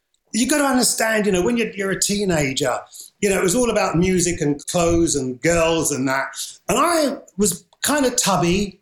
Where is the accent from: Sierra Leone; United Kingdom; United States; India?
United Kingdom; Brixton, London; I grew up in Brixton, and back then it was a collective of misfits that I guess now would be described as a multicultural community